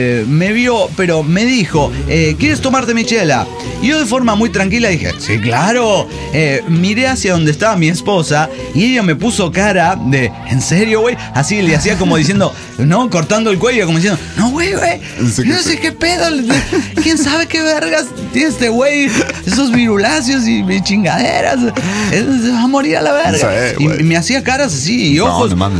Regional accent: Villa Mercedes, San Luis, Argentina; Soy de Villa Mercedes, San Luis, Argentina.

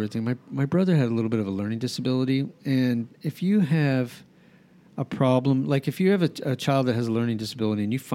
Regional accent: New Mexico, United States; when I grew up in New Mexico, which is kind of an interesting place because I lived in a place called Four Hills, which is basically a neighborhood at the base of four mountains, kind of foothills

